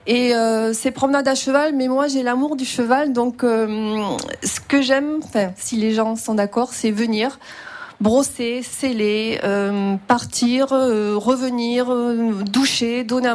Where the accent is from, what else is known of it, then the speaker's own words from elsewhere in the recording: Tulle, Nouvelle-Aquitaine, France; born there; now in Lansargues, France; moi, je suis arrivée à Lansargues il y a une vingtaine d'années, puisque à l'origine, je ne suis pas du tout d'ici, moi je suis née en Corrèze. À Tulle.